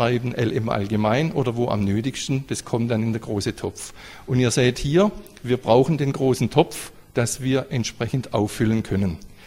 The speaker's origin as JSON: {"language": "German", "town": "Pforzheim", "region": "Baden-Württemberg", "country": "Germany", "said": "ich bin aus Pforzheim, bin wieder in Pforzheim"}